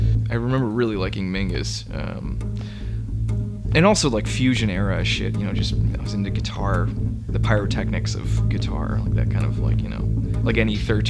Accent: Passaic, New Jersey, United States; born there; So I was born in Passaic, New Jersey, which is like it's a really shitty little town right outside of New York City. I mean, you could basically spit at Manhattan.

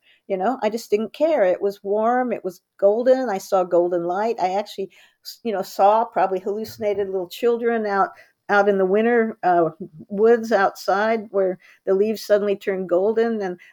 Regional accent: Indianapolis, Indiana, United States; I was from Indianapolis, Indiana, not exactly an exotic place, right? But my dad was in the Army.

